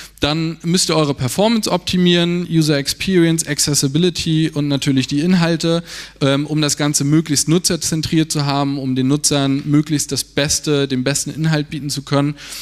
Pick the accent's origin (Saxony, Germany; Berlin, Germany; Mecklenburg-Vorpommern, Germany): Mecklenburg-Vorpommern, Germany; Schwerin; Also ich komme aus Schwerin in Mecklenburg-Vorpommern.